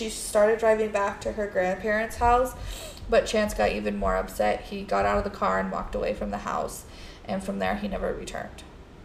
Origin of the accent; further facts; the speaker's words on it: Wyoming, United States; I mean, I mentioned last episode, I'm from Wyoming.